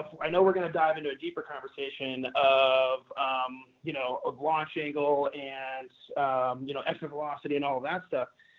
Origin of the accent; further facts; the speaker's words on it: Pennsylvania, United States; But I grew up in Pennsylvania, shoveling snow, just like you guys did in Illinois, hitting in cages all day long.